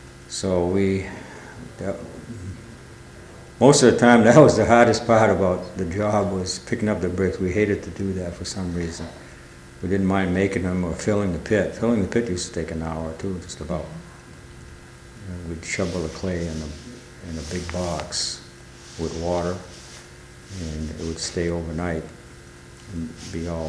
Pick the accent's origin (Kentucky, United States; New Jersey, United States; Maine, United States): Maine, United States; New Auburn; Yeah, I grew up in New Auburn.